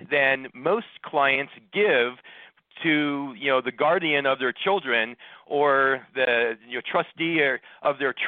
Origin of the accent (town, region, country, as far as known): Scottsdale, Arizona, United States; born or raised there; also born or lived in Northern California